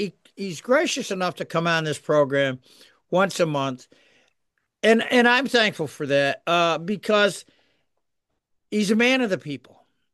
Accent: Massachusetts, United States; I had a run-in with a guy because I was from Massachusetts.

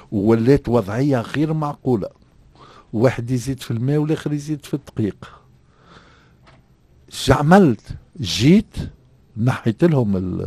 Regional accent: Tunisia; أنا كتونسي غيور

